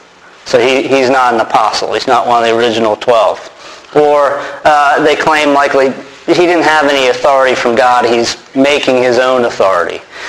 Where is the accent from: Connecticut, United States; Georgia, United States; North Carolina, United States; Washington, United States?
North Carolina, United States; Charlotte; We come from Charlotte, North Carolina. There's been many just in that area.